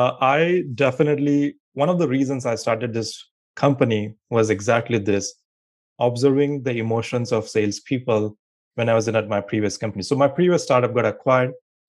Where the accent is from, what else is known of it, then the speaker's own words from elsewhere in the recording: India; English is a second language; moved away as an adult; now in United States; I moved here, immigrant from India. So I born and brought up in India, grew up there, and came here for my master's, I believe almost like 15, 16 years ago now. And I've been in the Bay Area here in the California since then.